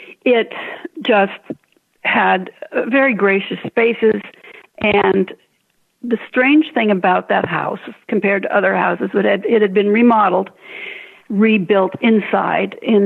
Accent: West Coast, United States; Everyone on the East Coast, as I understood it, I grew up on the West Coast, so I hadn't been aware of this.

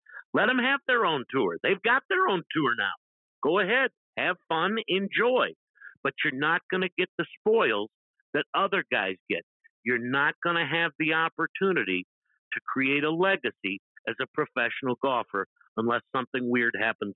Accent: St. Louis, Missouri, United States; In my hometown of St. Louis last week

